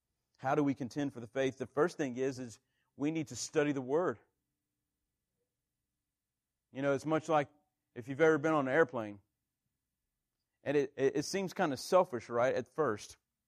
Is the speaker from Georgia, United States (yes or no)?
yes; Georgia, United States; moved away as an adult; We moved there when I was 3, and I didn't leave South Georgia till I was about 21. I went to junior college there as well. So I did all my growing up pretty much in South Georgia.